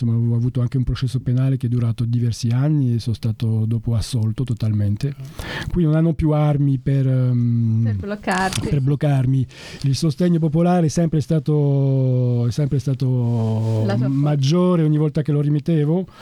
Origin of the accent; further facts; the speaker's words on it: France; Italian is a second language; in quanto francese ho l'occasione di confrontare queste due culture